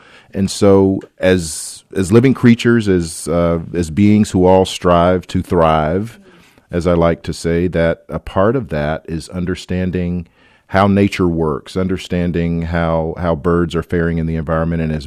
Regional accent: the South, United States; I like to define myself as a country boy, really. I'm a Southerner by birth and by soil, and so, you know, that means a lot of things to be a black Southerner, grown up rurally as I was

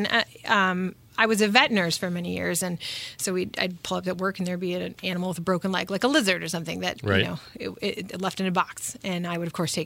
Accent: Chicago, Illinois, United States; growing up in Chicago, I was like a city kid. I always felt like I was born in the wrong place.

